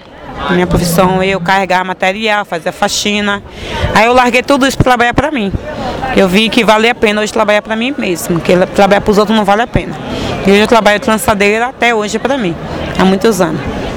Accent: Salvador, Bahia, Brazil; De nascimento, eu nasci no Bonocô, chama Corme de Farias. Nasci com minha tia, depois agora vim para o Cabula, moro com minha mãe. Fui nascida e criada com minha mãe.

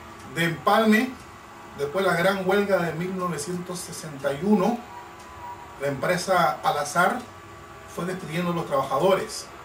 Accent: Almirante, Bocas del Toro, Panama; Bueno, yo nací aquí en Almirante, en el viejo hospital, en 1954.

